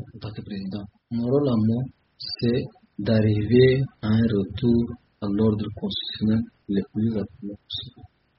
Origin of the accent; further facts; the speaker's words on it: Chad; Je suis Tchadien, je vis au Tchad.